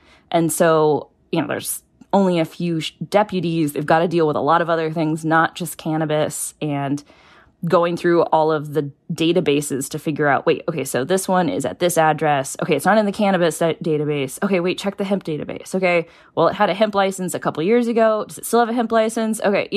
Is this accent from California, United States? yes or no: no; Washington, United States; I'm from Washington State. We have areas where you drive down the road and there's just apple farm after apple farm.